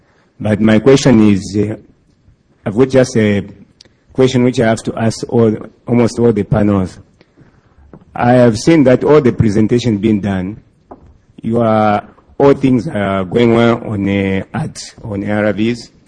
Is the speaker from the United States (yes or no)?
no; Zambia; from Zambia.